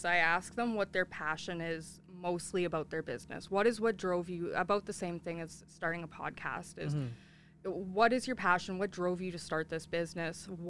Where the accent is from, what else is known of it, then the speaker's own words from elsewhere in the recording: Sault Ste. Marie, Ontario, Canada; moved away as an adult; now in Fort McMurray, Canada; Sault Ste. Marie, Ontario.